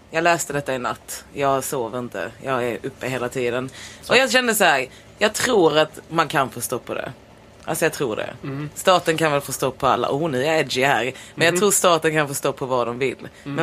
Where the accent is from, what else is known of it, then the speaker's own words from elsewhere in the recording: Lund, Skåne, Sweden; now in Stockholm, Sweden; jag märker ju skillnaden på fåglarna i Stockholm och fåglarna hemma i Lund liksom. Mm. Och Lund är lite av en småstad, hur mycket man än tror att det är en stor stad.